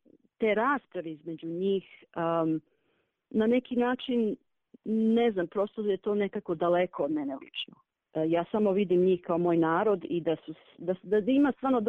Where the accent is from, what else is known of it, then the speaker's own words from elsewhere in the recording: United States; ja sam odrasla isto u Americi i malo drugačije gledam na Balkan generalno